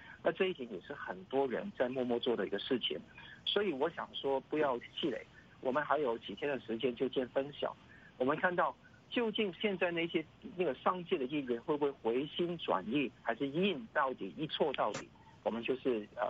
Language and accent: Chinese; Hong Kong; 我真的真心的为我自己身为香港人而感到自豪。